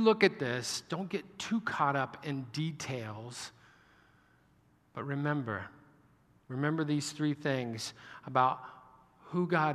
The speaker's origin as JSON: {"language": "English", "region": "Kansas", "country": "United States", "tie": "born or raised there", "said": "I grew up in Kansas, so I'm a Jayhawk fan"}